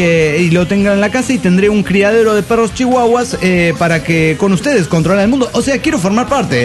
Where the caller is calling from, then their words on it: Cuernavaca, Morelos, Mexico; de Cuernavaca, Morelos, México.